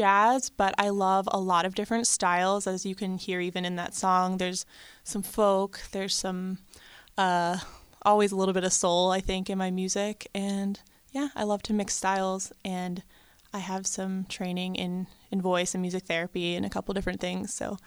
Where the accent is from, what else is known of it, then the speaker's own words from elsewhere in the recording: Pittsburgh, Pennsylvania, United States; I grew up in Squirrel Hill, and I'm just about to move to Highland Park. So, been in Pittsburgh pretty much most of my life.